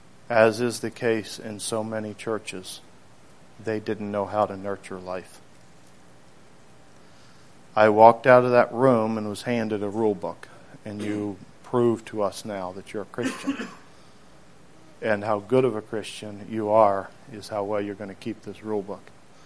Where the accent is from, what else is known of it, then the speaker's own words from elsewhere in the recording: Kentucky, United States; moved away; also born or lived in Maryland; I was born actually in Maryland, still south of the Mason-Dixon line. Okay? And I was about 5 years old. We moved into Kentucky. So that is where my memories really begin, is in Kentucky.